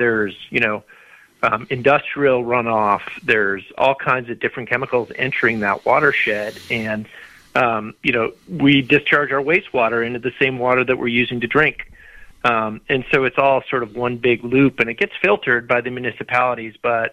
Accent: Milwaukee, Wisconsin, United States; I'm from Milwaukee, and there was a cyst outbreak in the municipal water in Milwaukee, you know, 20, 30 years ago that got my mom sick.

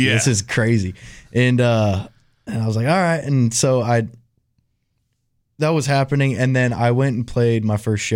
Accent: Washington, United States; He's an East Washington boy. I'm from the West side, but.

